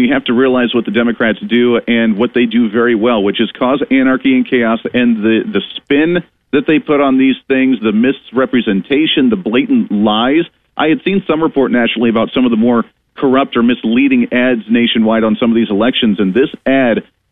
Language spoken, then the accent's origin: English; Colorado, United States; now in Wichita, United States; I came from Colorado.